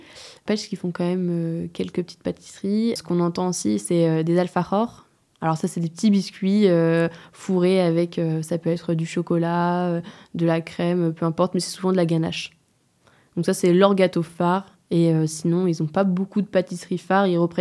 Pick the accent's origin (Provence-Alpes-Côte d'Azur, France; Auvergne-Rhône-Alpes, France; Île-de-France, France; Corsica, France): Auvergne-Rhône-Alpes, France; Lyon; Moi, je suis lyonnaise. Je viens de Lyon.